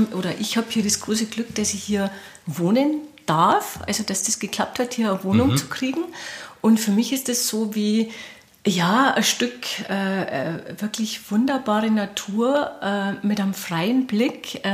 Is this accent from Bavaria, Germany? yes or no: yes; Mauth, Bavaria, Germany; Also gebürtig bin ich aus Maut, also aus dem tiefsten Bayerischen Wald